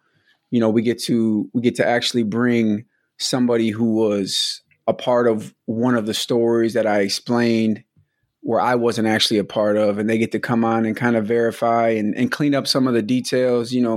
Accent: Milwaukee, Wisconsin, United States; I came from Milwaukee

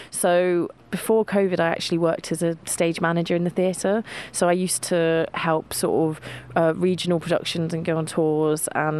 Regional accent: Bristol, South West England, United Kingdom; now in Isle of Man

